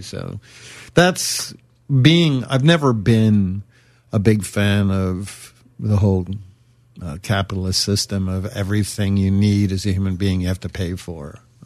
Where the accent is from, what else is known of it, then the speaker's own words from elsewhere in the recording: Brooklyn, New York, United States; You know, somebody says, are you American? I'm like, no, I'm from Brooklyn.